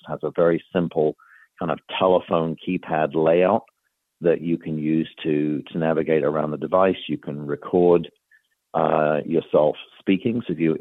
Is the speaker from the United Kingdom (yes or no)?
yes; England, United Kingdom; now in Massachusetts, United States; I reside in Massachusetts. I'm not too far from Boston. And I've been here since 1996. I'm originally from England